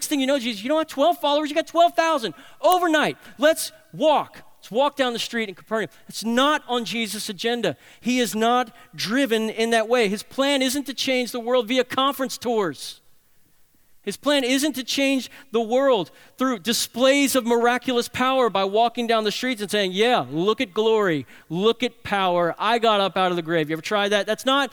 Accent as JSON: {"language": "English", "town": "New Orleans", "region": "Louisiana", "country": "United States", "said": "I'm from New Orleans."}